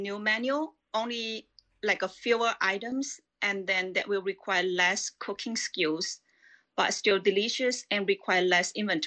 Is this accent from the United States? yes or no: no; China; English is a second language; also born or lived in Vietnam; because I was born in Vietnam, raised in China, but my home actually was in between the country. So it's right at the border.